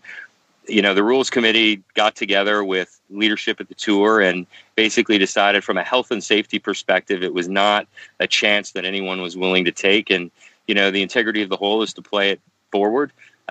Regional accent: Canada; as a Canadian, you want your National Open

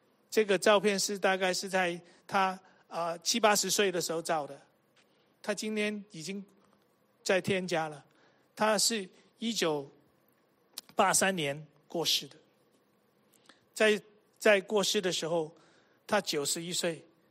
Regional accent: Hong Kong; 特别现在我在香港，因为我从香港来的

